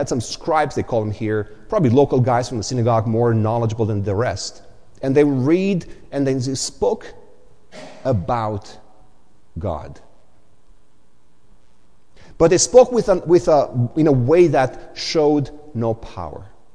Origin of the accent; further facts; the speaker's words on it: Romania; English is a second language; because if you know my past, I come from Romania, from Eastern Europe, and I did serve in the military on the wrong side, I was part of the Soviet bloc